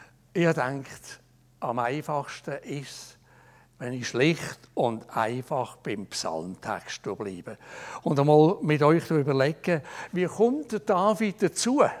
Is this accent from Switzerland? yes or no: yes; Switzerland; Wir sind es vielleicht manchmal als Schweizer oder als Europäer viel zu wenig bewusst